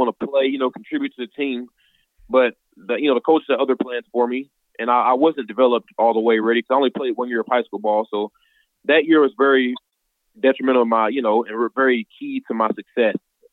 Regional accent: Louisville, Kentucky, United States; I grew up in Louisville, Kentucky

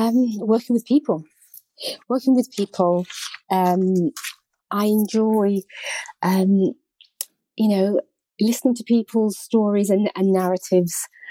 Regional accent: Manchester, North West England, United Kingdom; now in London, United Kingdom; I grew up in Manchester and I moved to London in my 20s.

